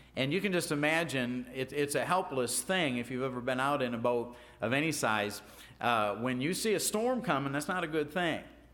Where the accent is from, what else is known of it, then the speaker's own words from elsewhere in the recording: Gary, Indiana, United States; Hessville for quite a while, which is actually Gary, Indiana. But I always put Hessville on my return address. I didn't want anybody to know I was from Gary. But yeah, we lived up in that area for quite a while.